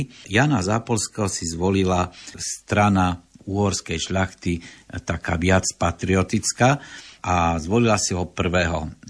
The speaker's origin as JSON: {"language": "Slovak", "town": "Košice", "region": "Košice Region", "country": "Slovakia", "said": "Ja ako Košičan"}